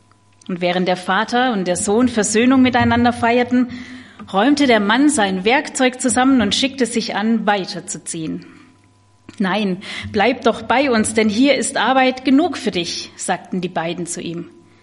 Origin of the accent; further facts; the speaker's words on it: Schorndorf, Baden-Württemberg, Germany; now in Bebra, Germany; Ich komme gebürtig aus dem Schwabenland, aus der Nähe von Stuttgart, aus Schorndorf, und lebe aber seit über acht Jahren in Bebra.